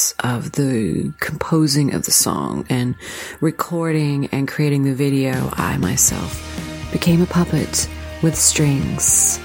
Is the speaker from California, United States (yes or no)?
yes; Hollywood, California, United States; I'm from Hollywood, California.